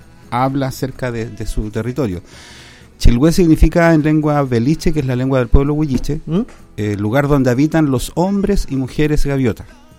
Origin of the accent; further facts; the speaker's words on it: Santiago, Santiago Metropolitan Region, Chile; No, yo soy de Santiago.